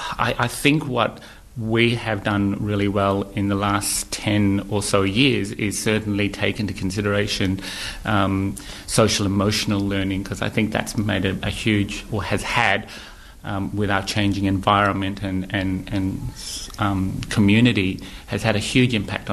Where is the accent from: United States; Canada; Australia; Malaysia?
Australia; Broome, Western Australia; So we have a very multicultural, mixed family. I grew up in Broome as an Aboriginal person